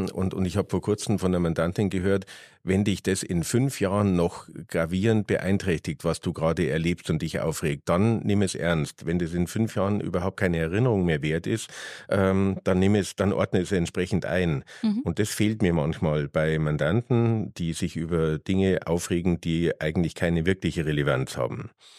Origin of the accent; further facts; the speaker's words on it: Ingolstadt, Bavaria, Germany; ich bin in Ingolstadt aufgewachsen und ich spreche jetzt zum Beispiel hier im Interview ein bisschen anders, als wenn ich jetzt in Ingolstadt am Wochenende mich mit meinen Abiturfreunden treffe.